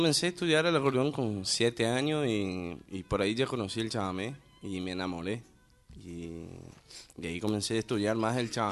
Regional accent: Panambí, Rio Grande do Sul, Brazil; Mi pueblo se llama Panambí. Panambí.

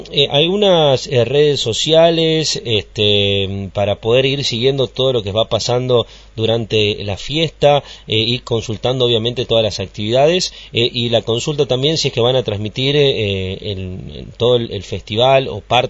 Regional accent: Argentina; como somos argentinos todos

